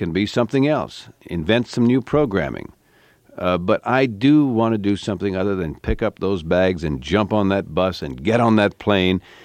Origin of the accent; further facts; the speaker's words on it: Southwest, United States; When I grew up in the Southwest, that's why I think I understand Ronald Reagan's conservative philosophy.